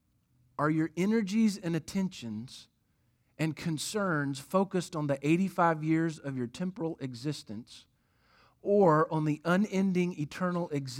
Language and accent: English; Jacksonville, Florida, United States; and he's born in Jacksonville, Florida, my hometown. All right, he's in a tree somewhere in Jacksonville, and he's hatching.